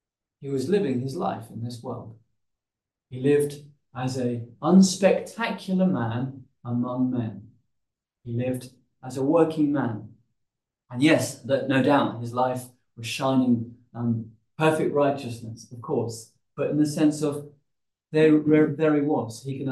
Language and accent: English; Bath, South West England, United Kingdom; born there; I was born in Bath in England. I have a particular place where I was born, a place I grew up, and then we moved around, and then we went to here